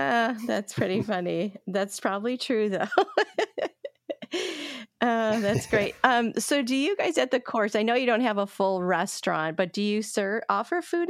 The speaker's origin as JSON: {"language": "English", "region": "Midwest", "country": "United States", "said": "My dad helped build a golf course back in Michigan. I'm from the Midwest as well."}